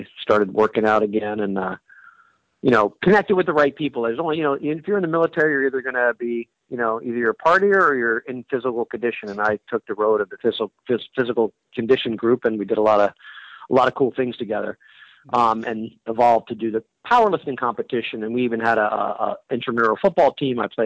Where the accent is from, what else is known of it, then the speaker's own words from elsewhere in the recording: Somerville, New Jersey, United States; I grew up in New Jersey. I was born in Somerville, New Jersey, and spent most of my time there until I went in the Marine Corps as a young adult.